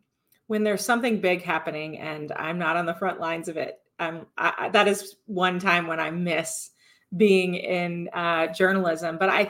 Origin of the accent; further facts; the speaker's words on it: Cedar Rapids, Iowa, United States; So, Cedar Rapids was where I was from.